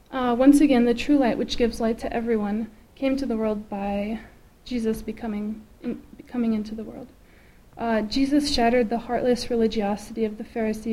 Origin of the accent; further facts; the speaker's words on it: Wisconsin, United States; Like Randy said, I'm from Wisconsin